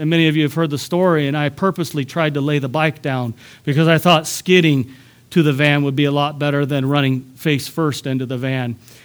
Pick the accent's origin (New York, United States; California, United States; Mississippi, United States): California, United States; I've seen a lot of beaches from the Pacific Ocean to where I was raised in California to the Gulf to the Atlantic, all around me.